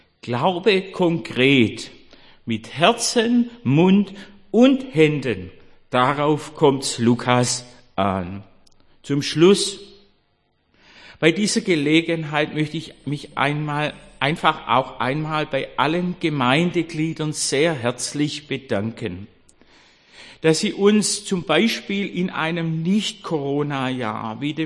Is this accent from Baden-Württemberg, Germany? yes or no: yes; Korntal, Baden-Württemberg, Germany; In meiner Heimatgemeinde Korntal, das war ja eine Neugründung Anfang des 19. Jahrhunderts, wo man die Menschen, die nach den Osten auswanderten, sammelte, fromme Leute